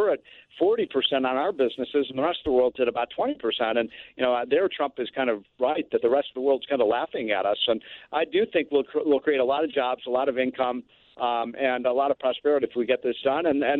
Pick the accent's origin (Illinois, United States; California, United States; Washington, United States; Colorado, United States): Illinois, United States; Chicago; I'm a Chicago, and I grew up in Wrigley Field.